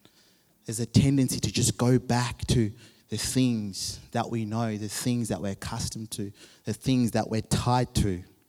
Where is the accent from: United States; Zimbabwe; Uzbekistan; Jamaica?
Zimbabwe; Growing up in Zimbabwe, man, I wanted to be free